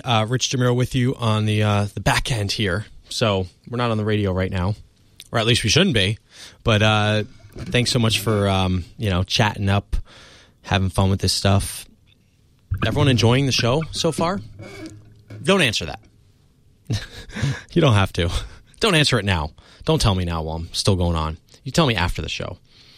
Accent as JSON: {"language": "English", "region": "New Jersey", "country": "United States", "tie": "born or raised there", "said": "But B, I said every word wrong because I grew up in Jersey. I never knew that a draw was actually a drawer."}